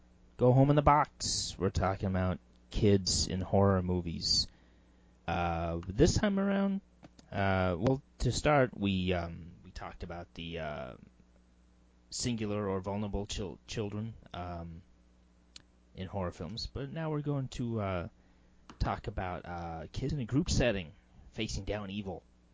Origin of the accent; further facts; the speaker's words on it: Canada; I'm a Canadian, and I should have known that.